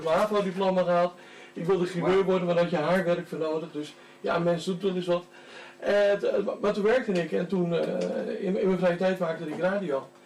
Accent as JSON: {"language": "Dutch", "town": "Amsterdam", "region": "North Holland", "country": "Netherlands", "tie": "born there", "said": "Ik ben Amsterdammer van geboorte."}